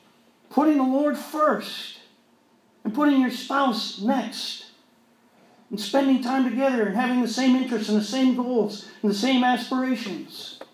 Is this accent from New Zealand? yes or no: no; Canada; now in United States; When I moved to the United States from Canada, I decided not to get involved in sports.